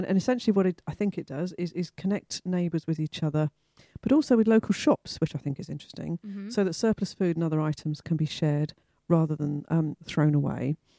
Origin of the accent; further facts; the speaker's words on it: London, United Kingdom; I come from London. I didn't used to have a garden, so it's still like a bit of magic to me.